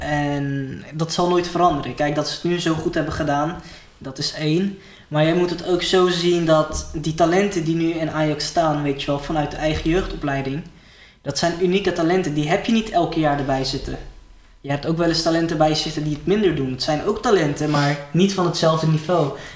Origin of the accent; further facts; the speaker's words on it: Netherlands; Maar ik denk dat wij als Nederlanders zijnde altijd op voetbalgebied een rol zullen spelen.